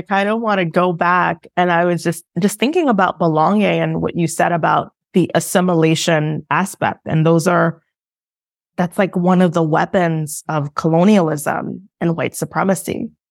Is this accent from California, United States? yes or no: no; Brooklyn, New York, United States; also born or lived in Haiti; I was born in Haiti. I was raised in Brooklyn, New York.